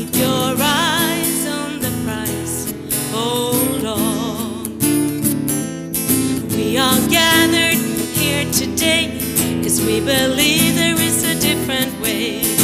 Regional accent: Sweden; English is a second language; now in United States; let me tell you something about my accent. I come from Sweden, and I live with an Englishman, and now live here in the United States. So I tend to cope whoever I talk to.

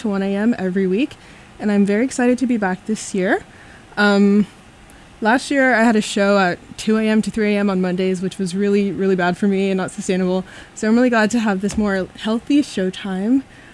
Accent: Nashville, Tennessee, United States; One thing I will say is that I'm from Nashville, so by default that's one of my main personality traits, and by virtue of being from Nashville, I spend a lot of time around music

